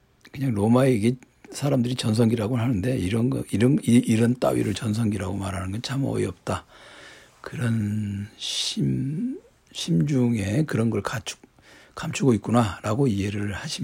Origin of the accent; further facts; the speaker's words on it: South Korea; 어쩔 수 없이 저도 한국 사람이니까